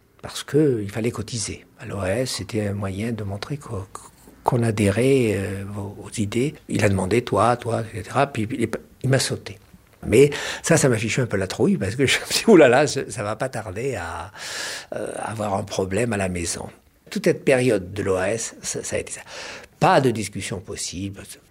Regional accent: Port-aux-Poules, Oran Province, Algeria; born there; Oui, je suis né en 1937, à Oran, mais par accident. Mon vrai lieu de naissance, c'est Port-au-Poule. C'est un petit village de pêcheurs.

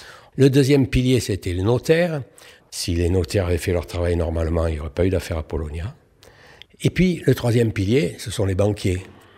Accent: Le Thor, Provence-Alpes-Côte d'Azur, France; born there

